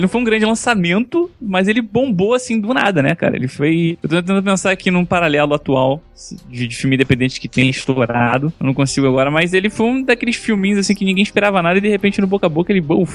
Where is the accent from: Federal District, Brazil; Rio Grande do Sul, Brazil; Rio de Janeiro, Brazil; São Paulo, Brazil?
Rio de Janeiro, Brazil; E é isso, sou do Rio de Janeiro